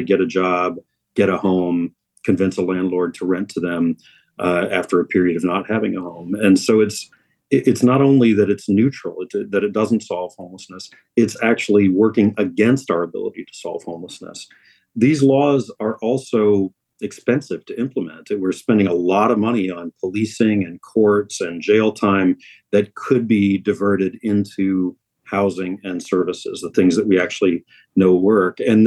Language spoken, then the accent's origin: English; Alabama, United States; Now, I'm a product of the public school system just south of your border there in Tennessee. I grew up in Alabama.